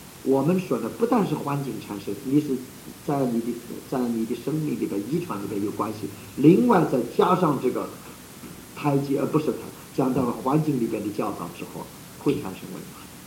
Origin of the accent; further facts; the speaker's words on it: China; 我中国人因为他这个过去传统，说我们中国人中国的哲学